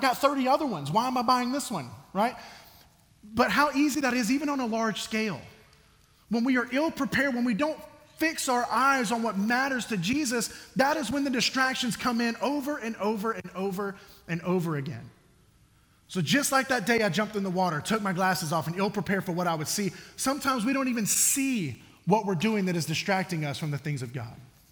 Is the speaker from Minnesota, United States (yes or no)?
no; Mobile, Alabama, United States; Growing up, I grew up in Mobile, Alabama.